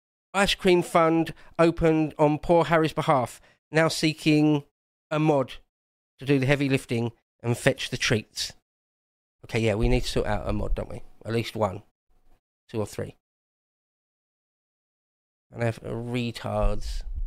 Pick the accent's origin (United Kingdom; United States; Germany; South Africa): United Kingdom; England; I'm an Englishman. I haven't got a dog in the fight.